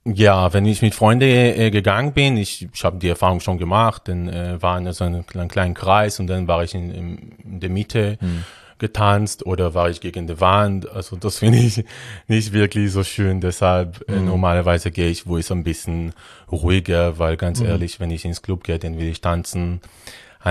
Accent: Rishon LeZion, Central District, Israel; German is a second language; Ja, also ich bin in Israel aufgewachsen, in der Nähe von Tel Aviv.

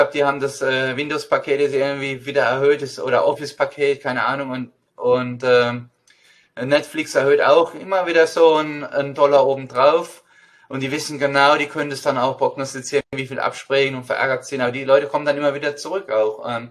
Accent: Mannheim, Baden-Württemberg, Germany; Und ich bin in Mannheim aufgewachsen

